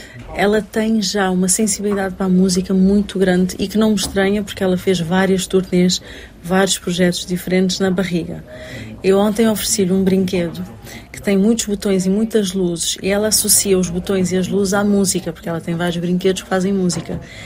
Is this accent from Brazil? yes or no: no; Cape Verde; Eu volto sempre para Cabo Verde. Vou para Cabo Verde. É família, é casa, é o mar. é o vento das ilhas. Eu vivi muito tempo fora, mas também vivi dentro. Nunca vivi um corte com Cabo Verde.